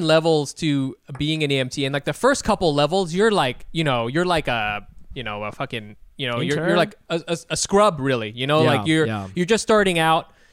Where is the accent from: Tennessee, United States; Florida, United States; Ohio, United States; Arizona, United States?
Ohio, United States; I'm from Ohio.